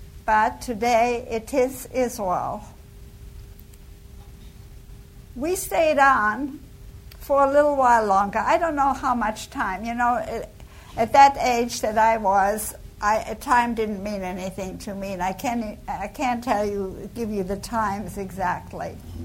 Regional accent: Lauterbach, Hesse, Germany; born there; English is a second language; I was born in Germany, Lauterbach, Germany. And I was born just a few months before Hitler came to power.

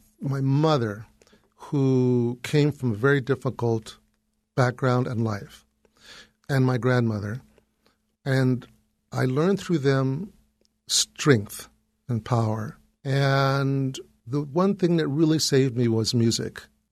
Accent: California, United States; So I grew up in California, and when I grew up, there was music in school.

